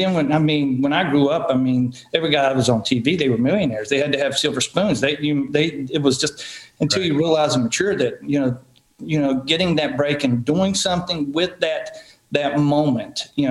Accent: Marion, Virginia, United States; Nolan, you made your debut in my hometown, Marion, Virginia.

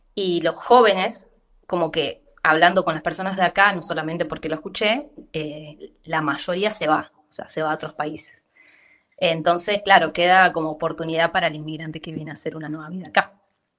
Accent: Rosario, Santa Fe, Argentina; moved away; O sea, yo que vengo de Rosario, te digo, o sea, hablo particularmente de Rosario

